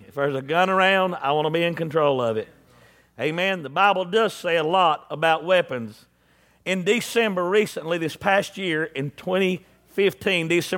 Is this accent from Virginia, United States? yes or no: no; Statesville, North Carolina, United States; born there; and I was crawled out from under a rock up in Statesville, North Carolina.